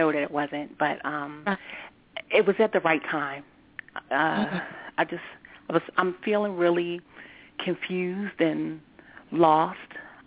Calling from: Orlando, Florida, United States; I'm calling from Orlando, Florida.

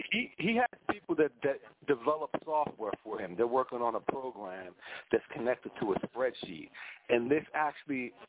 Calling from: New Jersey, United States; I'm calling from South Jersey

